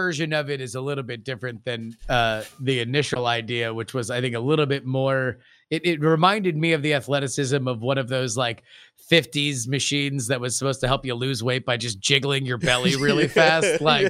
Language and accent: English; Florida, United States; Cause I always imagine that I don't know if I ever saw one of those places in operation growing up in South Florida